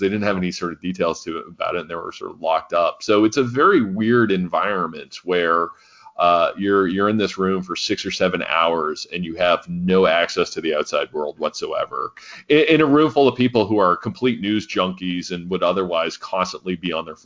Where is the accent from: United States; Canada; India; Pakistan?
Canada; London, Ontario; I grew up in London, Ontario, you know, in the sort of East End, you know, by a tire rim factory. You know, I'm just some blue collar kid.